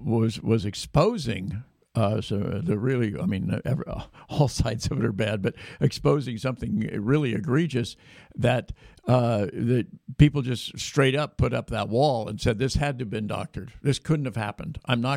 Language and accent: English; Sacramento, California, United States; David grew up in my hometown right here in the Diocese of Sacramento